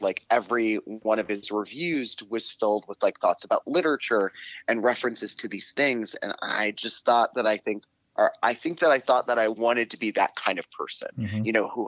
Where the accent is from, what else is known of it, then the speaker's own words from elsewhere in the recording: Cincinnati, Ohio, United States; I grew up in Cincinnati, sort of like on the outskirts of Cincinnati in rural Ohio, in a place that no one would have ever heard of.